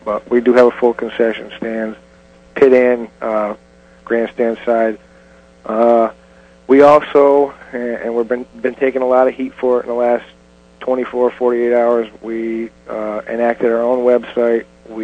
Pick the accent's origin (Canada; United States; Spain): United States; Florida; because we're from South Florida and we needed a change.